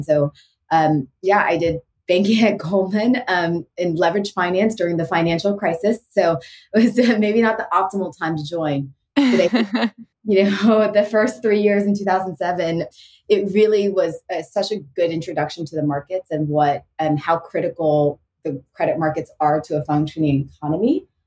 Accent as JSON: {"language": "English", "town": "Houston", "region": "Texas", "country": "United States", "tie": "born or raised there", "said": "You know, growing up in Houston, Texas, both my parents were math scientists."}